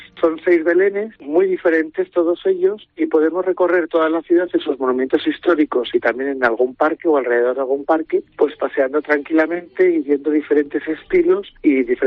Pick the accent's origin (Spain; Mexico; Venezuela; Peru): Spain; Uceda, Castilla-La Mancha; que en mi pueblo, en Uceda, en vez de regalarme otras cosas, dijeron cada familia, vamos a regalarle escenas del Belén, que a … le encantan.